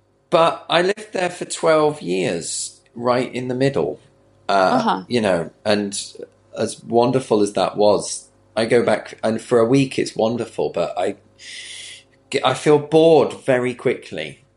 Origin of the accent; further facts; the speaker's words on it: Manchester, North West England, United Kingdom; now in London, United Kingdom; I'm from Manchester.